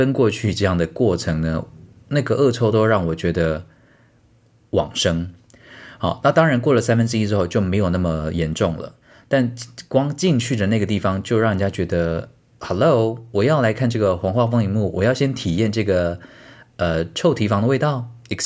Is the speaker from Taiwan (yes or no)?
yes; Taiwan; 你看我也是台湾人性格啊